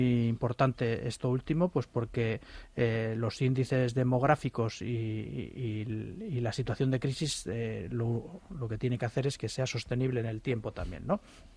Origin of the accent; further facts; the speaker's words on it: Basque Country, Spain; Nosotros, como somos vascos, nos hemos marcado tres, no dos, sino tres.